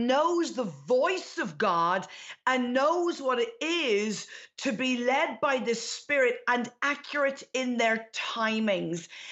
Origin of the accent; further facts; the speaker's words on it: Ireland; now in Glasgow, United Kingdom; And warm greetings from Glasgow in Scotland. Yes, I'm Irish. But I am living in Glasgow in Scotland.